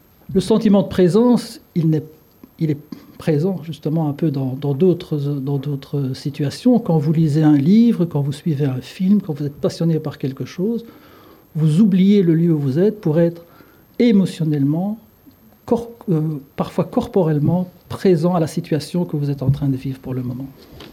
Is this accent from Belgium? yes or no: yes; Belgium; Alors, je suis belge une fois.